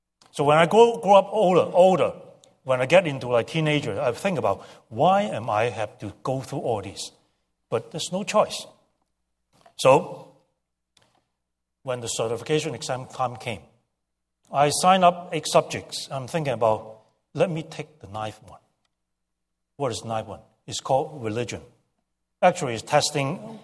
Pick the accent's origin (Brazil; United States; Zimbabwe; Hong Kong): Hong Kong; I grew up in Hong Kong. So the last year in Hong Kong was a dreadful year